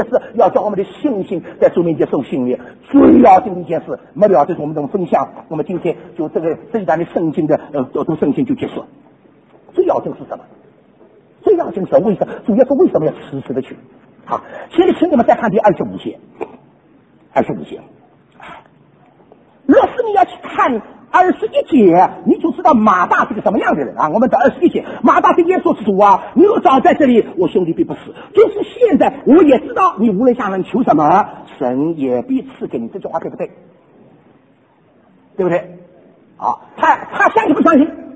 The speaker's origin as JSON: {"language": "Chinese", "region": "Shanghai", "country": "China", "said": "讲起来，我们上海人说神奇活现啊"}